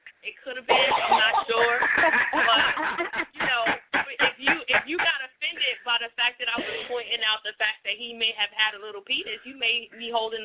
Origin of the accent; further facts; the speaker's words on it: New Jersey, United States; I currently live in the South, but I'm not from the South. I'm born and raised in Jersey